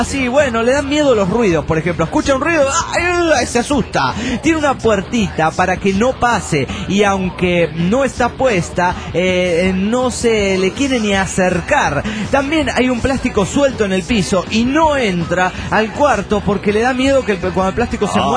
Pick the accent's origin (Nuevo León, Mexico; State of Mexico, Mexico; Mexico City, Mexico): Nuevo León, Mexico; Monterrey; de Monterrey.